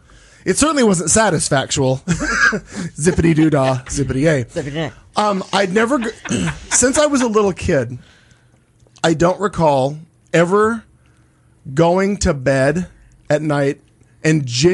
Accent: United States; not only as an American, but as a gay man in this world

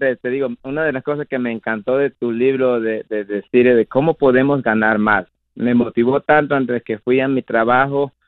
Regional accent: Tabasco, Mexico; Yo soy de México, de Tabasco, México.

